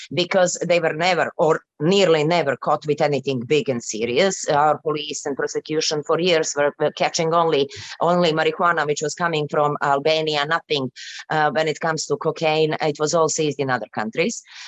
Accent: Montenegro; I mean, I'm coming from Montenegro and we have so many examples.

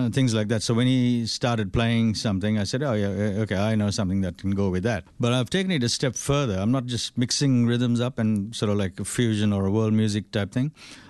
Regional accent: Sri Lanka; when I grew up in Sri Lanka, I didn't even look at the Sri Lankan drums

